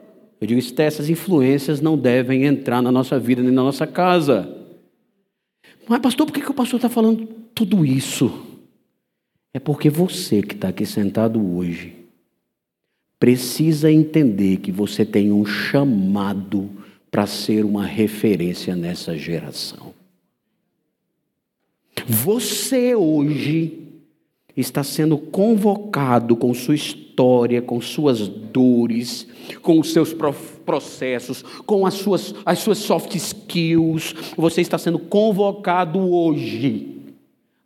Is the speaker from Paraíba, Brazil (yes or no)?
yes; João Pessoa, Paraíba, Brazil; now in Atibaia, Brazil; E eu vim de João Pessoa para cá com interesse.